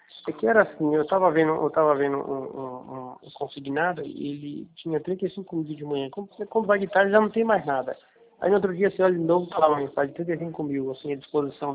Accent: Salvador, Bahia, Brazil; Mas eu tô aqui no interior de Salvador, da Bahia, né, no caso. Eu sou de Salvador, né?

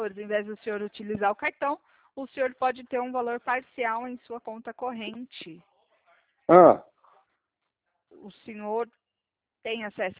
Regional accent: São Paulo, Brazil; eu sou de São Paulo.

